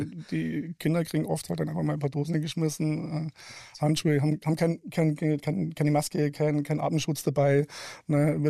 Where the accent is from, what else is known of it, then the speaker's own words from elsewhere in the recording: Bavaria, Germany; Gerade ich komme ja aus Bayern.